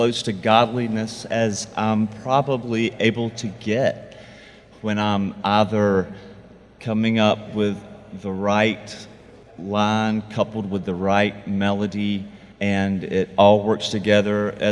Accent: Fayetteville, United States; Fayetteville, it's not a place you visit. It's more a place you end up. I do love it. It's my hometown, and this is my love song to Fayetteville.

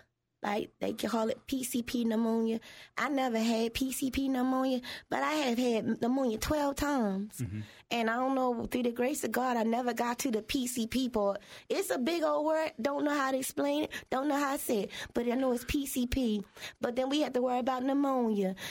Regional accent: Maryland, United States; And I'm from Maryland, and we get snow.

